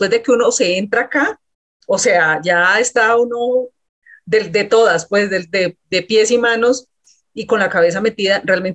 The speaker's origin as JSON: {"language": "Spanish", "region": "Arauca", "country": "Colombia", "tie": "born or raised there", "said": "de donde yo soy de Arauca, pues solo llegó una universidad y dos carreras y no había más"}